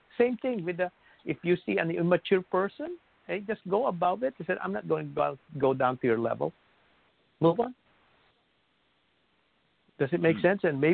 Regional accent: New Jersey, United States; I'm sorry. I'm from New Jersey. So whether I am in Florida or California, if somebody cuts me, say, hey, go back to New Jersey.

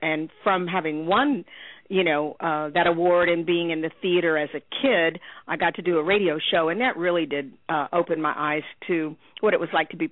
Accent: Dallas, Texas, United States; now in Los Angeles, United States; Well, I'm from Dallas originally, but I've lived in Los Angeles since 1974, I think, or 75, and I feel like a California native at this point.

